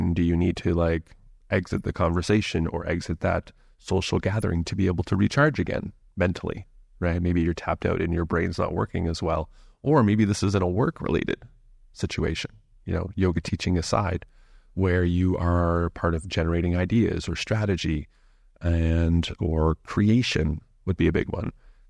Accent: Canada; also born or lived in Australia; For myself, living in Bali, there are certain things that are happening that are very different from what I'm used to living and growing up in Canada and also living in Australia for a period of time.

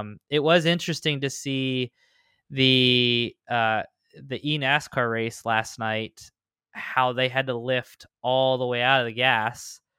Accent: Ligonier, Pennsylvania, United States; Pocono's a home track because I'm from Pennsylvania. Technically, when I was running Xfinity, Mid-Ohio was the track that was closest to my hometown of Ligonier.

